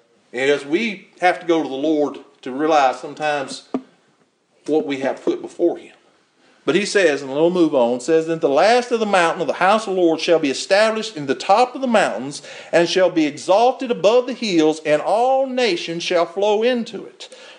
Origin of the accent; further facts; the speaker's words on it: Mississippi, United States; I was born and raised here in North Mississippi